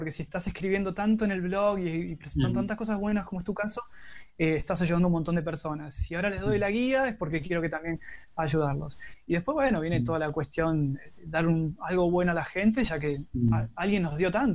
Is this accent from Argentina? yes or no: yes; Argentina; born there; Soy una especie de inmigrante, no emigrado, porque realmente nací en Argentina, así que me gustaría visitar la tierra donde crecí durante un tiempo